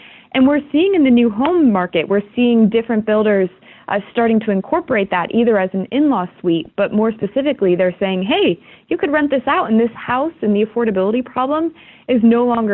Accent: Cleveland, Ohio, United States; But, you know, you and I spoke about how I grew up in Cleveland.

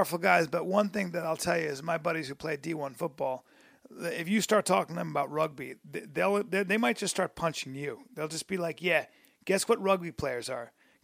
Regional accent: New York, United States; Well, I'm from New York, but I grew up all over the world.

